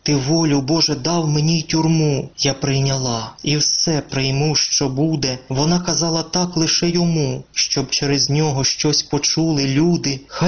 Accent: Kryvyi Rih, Dnipropetrovsk Oblast, Ukraine; нават браў удзел у баях за мой родны горад Крывы Рог

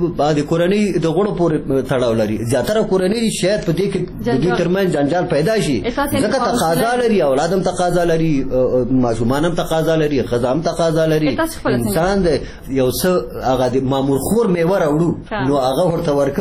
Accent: Jalalabad, Nangarhar, Afghanistan; زه د جلال آباد اوسیدونکی یم.

